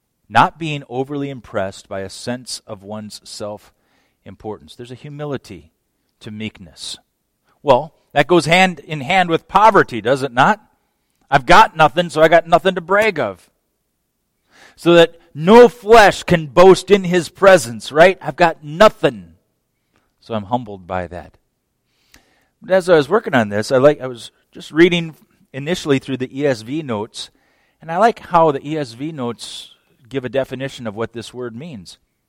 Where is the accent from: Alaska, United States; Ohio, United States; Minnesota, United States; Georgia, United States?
Minnesota, United States; when I was from Minnesota, we had Swedes and Norwegians.